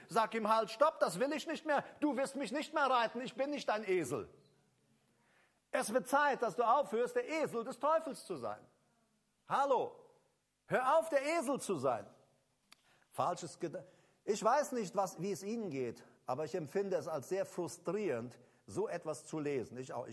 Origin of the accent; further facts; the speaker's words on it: Paraguay; Ich kenne das von zu Hause, ich komme aus Paraguay. Bei uns gab es damals, als ich Teenager war, da gab es keine Betonmischer bei uns.